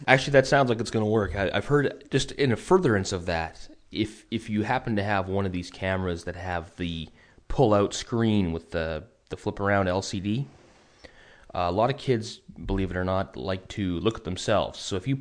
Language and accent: English; Vancouver, British Columbia, Canada; I'm from Vancouver, Canada